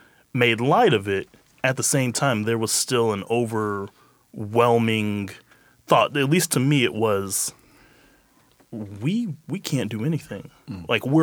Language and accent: English; Kansas, United States; as somebody who is born and raised in Kansas and lived in Kansas for 29 years